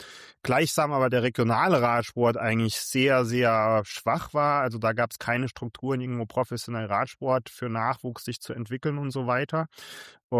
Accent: Saarland, Germany; Und das halt als Saarländer in Flandern

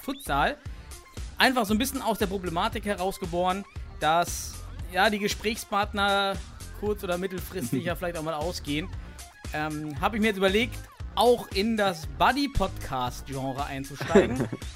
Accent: East Germany, Germany; ich komme aus dem Osten, ich kann auch mit einfachen Dingen gehen.

